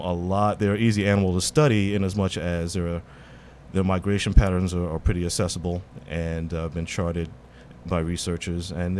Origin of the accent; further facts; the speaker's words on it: Bronx, New York, United States; I was born and raised in the Bronx, and you know, most kids born and raised in the Bronx don't have an interest in marine biology or sharks.